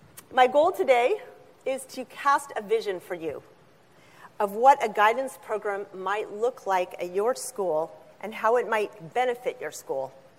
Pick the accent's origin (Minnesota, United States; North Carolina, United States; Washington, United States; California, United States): Washington, United States; Spokane; I am from Spokane, Washington, and I represent the Oaks Classical Christian Academy.